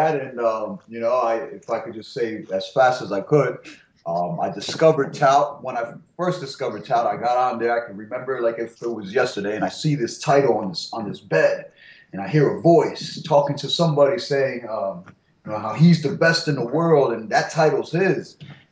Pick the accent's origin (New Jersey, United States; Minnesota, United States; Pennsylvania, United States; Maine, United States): Pennsylvania, United States; Bethlehem; How you doing, everybody? … here from Bethlehem, Pennsylvania.